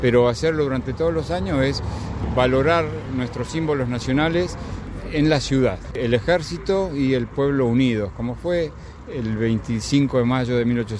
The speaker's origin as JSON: {"language": "Spanish", "country": "Argentina", "said": "hay varios símbolos que nos marcan como argentinos y los queremos resaltar."}